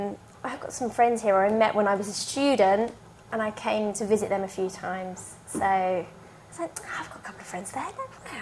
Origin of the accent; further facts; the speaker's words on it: London, United Kingdom; I'm from South London, Crystal Palace.